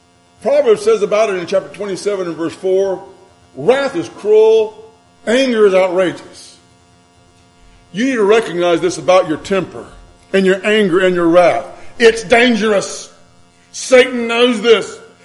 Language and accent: English; Grenada, Mississippi, United States; Where I grew up in Grenada, there was Grenada Lake.